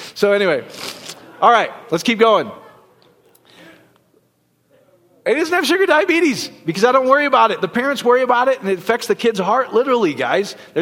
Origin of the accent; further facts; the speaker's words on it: Iowa, United States; Because I grew up in Iowa. Anybody been to a Dutch bakery?